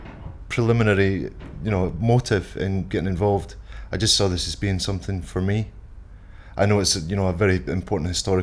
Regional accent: Scotland, United Kingdom; I'm 39 today and I come from the Crooked Evan in Scotland.

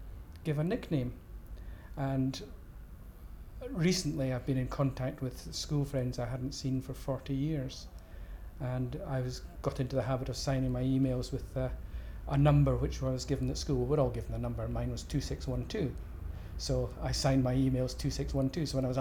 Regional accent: Upper Largo, Scotland, United Kingdom; I'm 65, and I come from Upper Largo in Fife.

